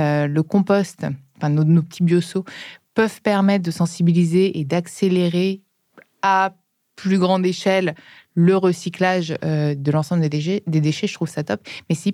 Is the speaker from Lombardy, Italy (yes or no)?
no; Tuscany, Italy; Moi, je viens de Toscane et je peux te dire qu'il y en a beaucoup plus de poubelles différentes.